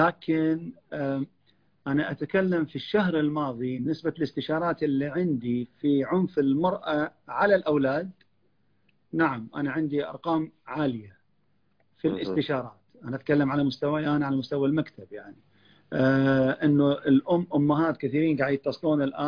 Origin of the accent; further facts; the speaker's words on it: Kuwait; انا قاعد الاحظه عندنا في الكويت بشكل عام والخليج